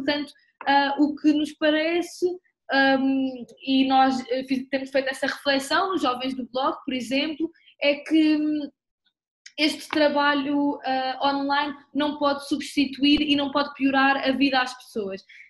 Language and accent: Portuguese; Lisbon, Portugal; eu sou de Lisboa